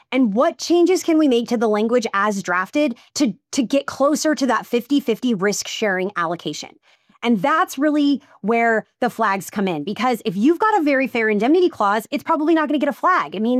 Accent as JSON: {"language": "English", "region": "Missouri", "country": "United States", "tie": "born or raised there", "said": "Missouri law, I'm from Missouri. That's why I know so much of this stuff. I'm not licensed to practice law there, but I grew up there."}